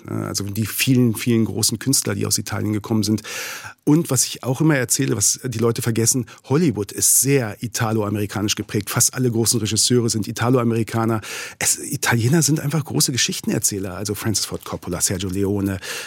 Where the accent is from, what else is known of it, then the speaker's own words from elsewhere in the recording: Braunschweig, Lower Saxony, Germany; Ich komme aus Braunschweig, ja. Niedersächsische Tiefebene, auch schöner, als man vielleicht denkt.